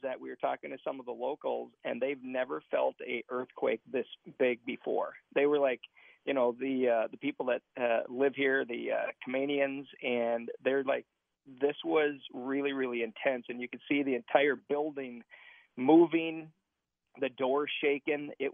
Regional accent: Minnesota, United States; Okay, so I'm from Minnesota. I've never experienced a earthquake ever.

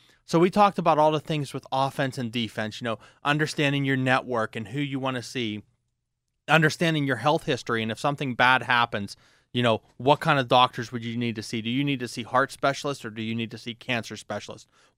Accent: Belle Vernon, Pennsylvania, United States; I was caught up in watching my hometown team, Bel Vernon, play.

